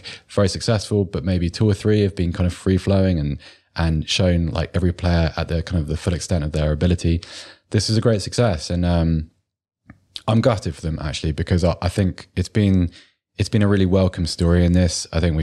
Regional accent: New South Wales, Australia; Oh, I come from New South Wales, so I'm going to play for New South Wales.

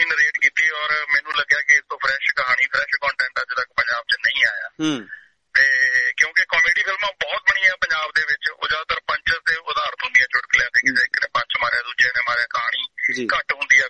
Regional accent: Punjab, India; accent: Malwai; ਮੈਂ ਪਟਿਆਲੇ ਦੇ ਨੇੜੇ, ਮੇਰਾ ਪਿੰਡ ਹੈ, ਸੋ ਮਾਲਵੇ ਤੋਂ ਬਿਲੋਂਗ ਕਰਦਾ

